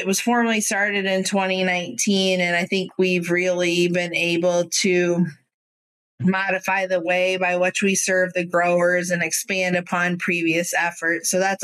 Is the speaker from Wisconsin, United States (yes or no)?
no; Geneseo, Illinois, United States; also born or lived in North Carolina; I'm from Illinois, Geneseo, which is near Moline.